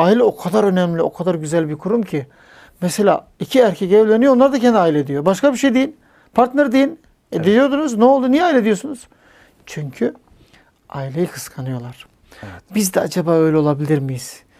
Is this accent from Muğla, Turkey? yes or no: no; Yalova, Turkey; ben hatırlıyorum böyle büyüdüğüm mahallede Yalova'da vardı çevremizde böyle aileler.